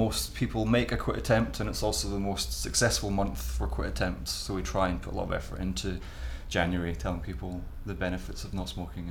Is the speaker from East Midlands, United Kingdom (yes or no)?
no; Glasgow, Scotland, United Kingdom; moved away as an adult; now in London, United Kingdom; I am 34. I'm from Glasgow originally, but I now live in Richmond in London.